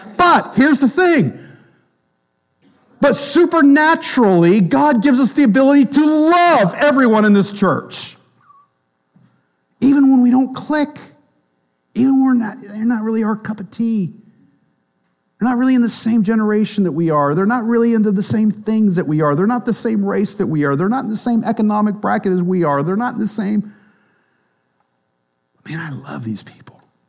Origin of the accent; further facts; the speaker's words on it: the South, United States; You know, I grew up in the South, so I can say that.